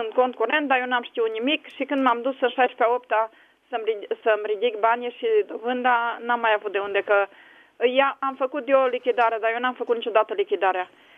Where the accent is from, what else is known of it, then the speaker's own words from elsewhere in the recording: Bihor County, Romania; Sunt din Bihor